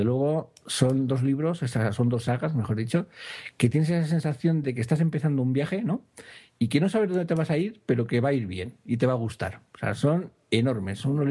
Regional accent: Andalusia, Spain; Andaluz, totalmente.

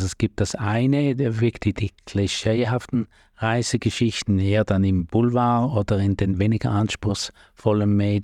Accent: Switzerland; Bei uns in der Schweiz sieht es nicht ganz so arg aus

